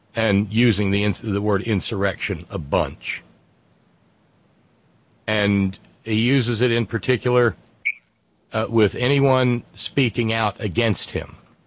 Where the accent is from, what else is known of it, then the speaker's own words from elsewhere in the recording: Naugatuck, Connecticut, United States; born there; I was born in Naugatuck.